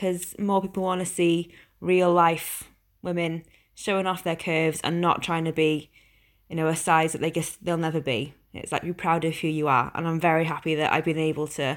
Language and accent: English; Wrexham, Wales, United Kingdom; I am from Wrexham in North Wales, and I'm a plus size model.